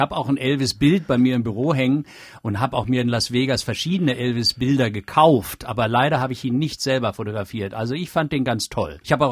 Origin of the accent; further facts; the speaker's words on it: Hanover, Lower Saxony, Germany; aber ich kann mich sehr wohl erinnern, als ich dann als kleiner Junge in Hannover aufgewachsen bin